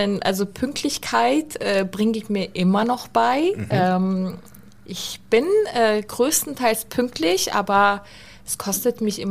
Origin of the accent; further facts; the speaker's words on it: Azerbaijan; now in Germany; also zum Beispiel gehört Aserbaidschan natürlich auch dazu, aber mittlerweile fühle ich mich auch in Florida wohl.